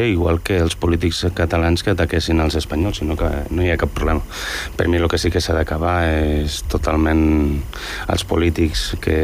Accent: Andorra; ja que jo soc d'Andorra i penso en Andorra

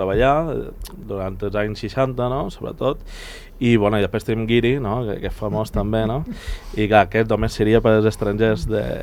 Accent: Calvià, Balearic Islands, Spain; Jo soc de Calvià.

